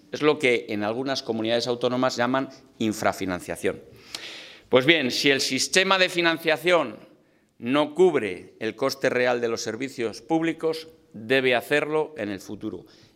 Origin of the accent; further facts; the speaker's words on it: Castile and León, Spain; Castilla y León somos el corazón de España y también en Castilla y León llevamos a España en el corazón